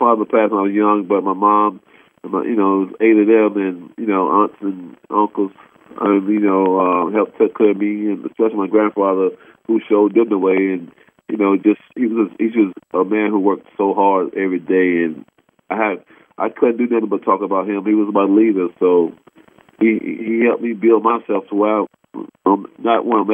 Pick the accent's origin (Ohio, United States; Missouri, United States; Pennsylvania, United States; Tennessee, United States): Ohio, United States; I'm from Ohio, so.